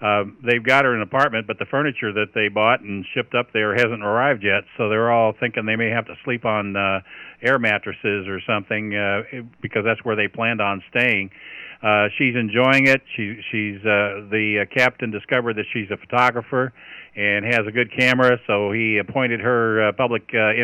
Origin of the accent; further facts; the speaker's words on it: Kentucky, United States; You know, I am from Kentucky, Bob.